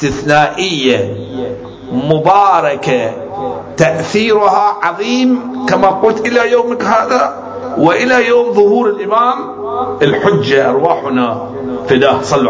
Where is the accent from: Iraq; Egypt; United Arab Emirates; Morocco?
Iraq; Najaf, Najaf Governorate; وأيضا عندنا في النجف الأشرف